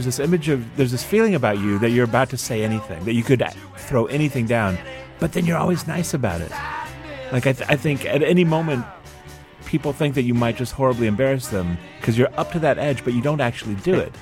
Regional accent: United Kingdom; Oh, see, I'm terrible at this stuff, and you're gonna shame me as a Brit.

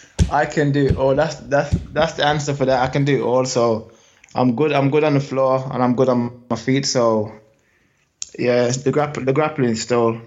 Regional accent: Birmingham, West Midlands, United Kingdom; it was all right growing up in Birmingham, rough area.

